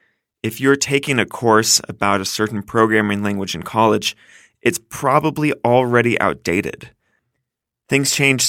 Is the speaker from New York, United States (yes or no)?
no; California, United States; I didn't know where Silicon Valley was for a long time, even though I grew up in Northern California.